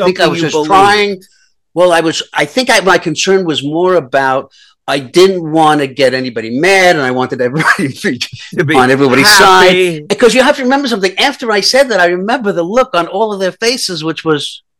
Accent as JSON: {"language": "English", "region": "New York", "country": "United States", "said": "Now I'm a Jew from New York."}